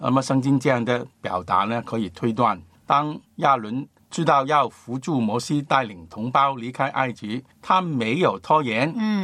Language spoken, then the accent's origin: Chinese; China; 我们中国人